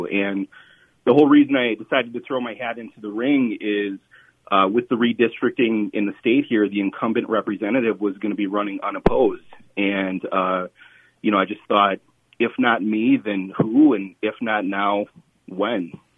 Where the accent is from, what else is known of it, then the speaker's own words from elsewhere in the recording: North Branch, Minnesota, United States; now in Cambridge, United States; is a native of District 28A. I grew up in North Branch. I'm a graduate of North Branch High School. And between college and my career, it's taken me to St. Cloud, then down to Des Moines, and back up to the Twin Cities, and now to Cambridge.